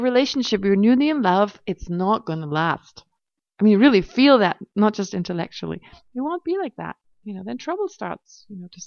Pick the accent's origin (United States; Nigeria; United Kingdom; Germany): Germany; English is a second language; moved away as an adult; I came to Israel from Germany in end of the 80s. And I was in a kibbutz.